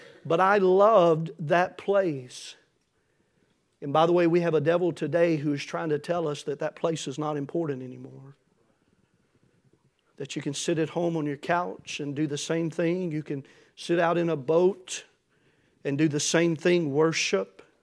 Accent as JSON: {"language": "English", "town": "Manchester", "region": "Tennessee", "country": "United States", "tie": "born or raised there", "said": "when I grew up in Manchester, Tennessee. And until I was about 12 years old, we went to New Union Baptist Church."}